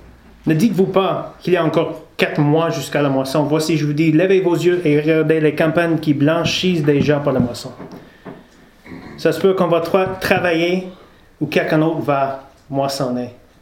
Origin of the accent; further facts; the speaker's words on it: British Columbia, Canada; Je veux retourner chez moi en Colombie-Britannique.